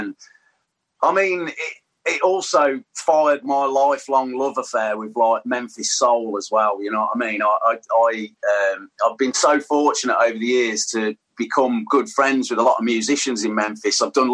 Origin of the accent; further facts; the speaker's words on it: Tamworth, West Midlands, United Kingdom; So I grew up in Tamworth. So I was, all my family's from Birmingham, as you can probably gather from the dulcet tones, mate. So all my family's from Birmingham, Ward End and Acocks Green.